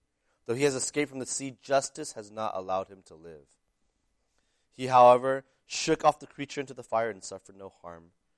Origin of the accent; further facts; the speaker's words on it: Texas, United States; I remember one time growing up in Texas